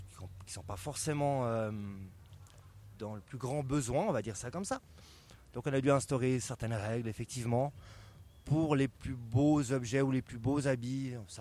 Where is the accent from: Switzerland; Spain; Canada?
Switzerland; Lausanne, Vaud; Moi je viens de Lausanne